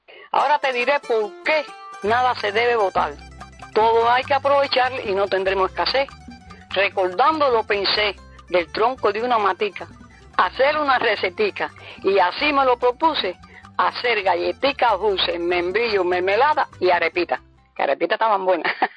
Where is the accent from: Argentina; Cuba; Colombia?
Cuba; Guanaroca, Cienfuegos; yo nací en Guanaroca. Dice, en Guanaroca nací, en Guanaroca me crié, en Guanaroca me casé y en Guanaroca viví. En Guanaroca seguí trabajando con papá.